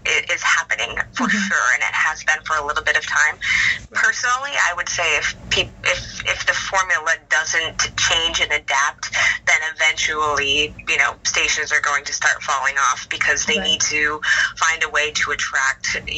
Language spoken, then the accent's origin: English; Maine, United States; I ended up landing a job in Bangor, and Maine happens to be my home state as well